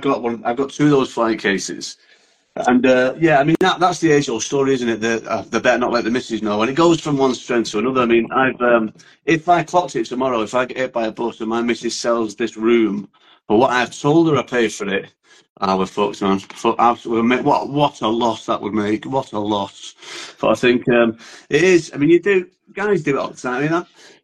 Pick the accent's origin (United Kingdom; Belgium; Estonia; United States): United Kingdom; Manchester, North West England; now in Edinburgh, United Kingdom; I'm from Manchester. I moved up to near, I'm just near Edinburgh now.